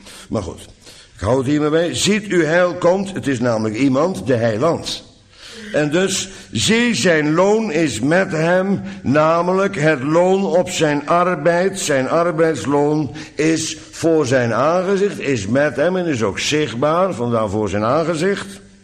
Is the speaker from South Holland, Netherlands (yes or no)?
yes; Bodegraven, South Holland, Netherlands; ondanks dat ik uit Bodegraven kom